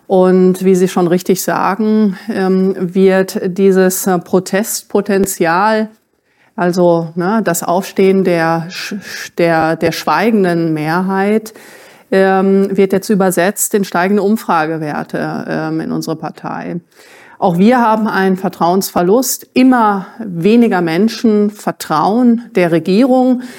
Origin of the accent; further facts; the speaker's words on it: Germany; vor allen Dingen auch in Deutschland, was ich als Deutsche auch historisch beobachten kann